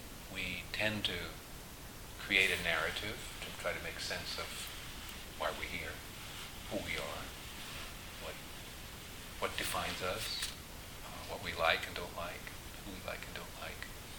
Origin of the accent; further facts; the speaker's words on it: New York City, New York, United States; born there; I was born in Brooklyn, New York in 1946. I went to Monroe Street School and blah, blah, blah.